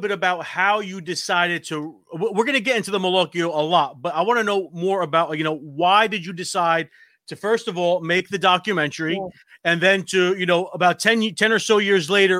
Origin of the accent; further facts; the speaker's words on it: New Jersey, United States; accent: Jersey; That's my Jersey accent.